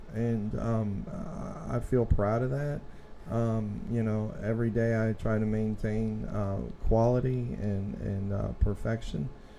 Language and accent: English; Overland, Missouri, United States; As a kid, you know, growing up in the Overland and Woodson Terrace area, I spent some time, you know, around the industry, around my uncle.